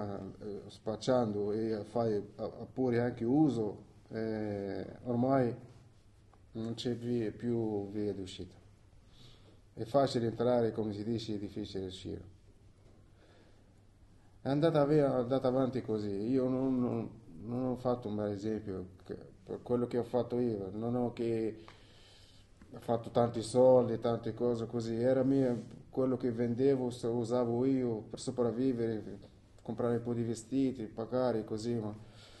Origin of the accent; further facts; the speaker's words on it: Tunisia; Italian is a second language; now in Italy; Io sono tunisino, vengo dalla Tunisia. Sono qui in Italia dal 93, per conto, 18 anni più o meno, 18 anni. Nel 93 sono arrivato in Italia.